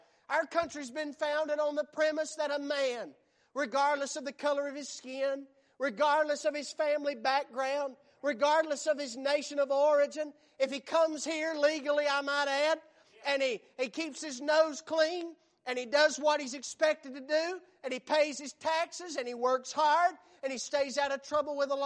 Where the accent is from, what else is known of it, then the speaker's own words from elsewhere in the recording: United States; In our country, and I thank God that I'm an American. There's not anywhere else in this world I'd rather live.